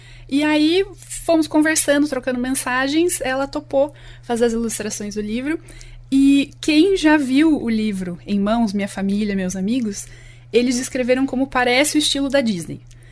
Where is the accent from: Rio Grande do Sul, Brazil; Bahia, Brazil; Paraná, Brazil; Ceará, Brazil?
Paraná, Brazil; Londrina; also born or lived in Ribeirão Preto; Então, a minha infância, minha adolescência, minha vida adulta, eu passei em Londrina. Então, eu penso que eu sou londrinense do coração. Mas ali na certidão de nascimento, eu sou de Ribeirão Preto.